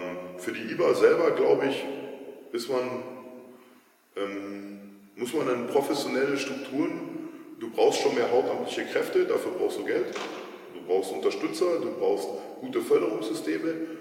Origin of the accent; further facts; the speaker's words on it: Munich, Bavaria, Germany; ich bin ja polnisches Emigrantenkind, in Perloch aufgewachsen, ja, ich komme aus dem einzigen, oder jetzt Hasenberger noch, aber damals vielleicht eines der härtesten an frühstücklichen Ghettos.